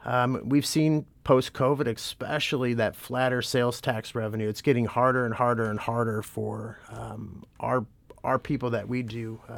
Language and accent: English; United States; born and raised in Jefferson County, it's not 100% truth. I moved here in the third grade, attended Immaculate Conception School there